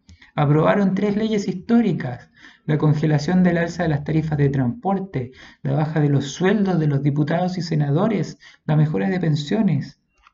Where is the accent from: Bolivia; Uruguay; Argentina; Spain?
Uruguay; now in Chile; Soy de Uruguay, vecino, y aquí estoy.